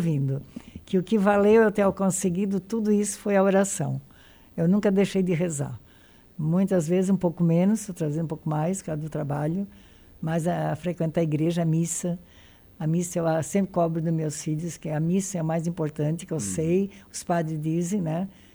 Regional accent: Palmeiras do Meio, Brazil; Pessoal de Palmeiras do Meio, lá um abraço pro pessoal de Palmeiras do Meio.

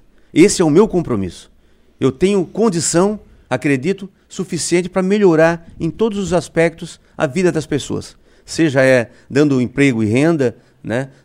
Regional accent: Urussanga, Santa Catarina, Brazil; da minha cidade, da cidade onde eu nasci, onde eu vivo, trabalho, constitui minha família e quem eu quero bem. Eu quero que Uruçanga seja desponte

